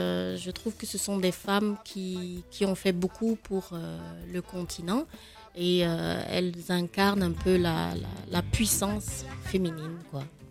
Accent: Cotonou, Littoral, Benin; moved away as an adult; also born or lived in France / Montréal, Canada; En fait, j'ai grandi à Cotonou. Et puis donc après le bac, je suis arrivée en France.

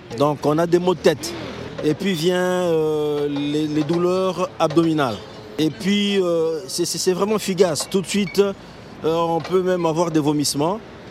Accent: DR Congo; En Afrique, chez moi, en RDC

